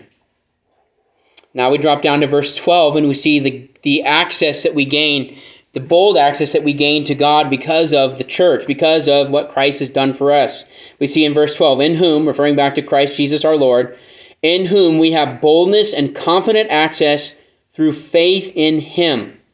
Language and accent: English; California, United States; Now, I know I'm biased because we're from California, but we're right.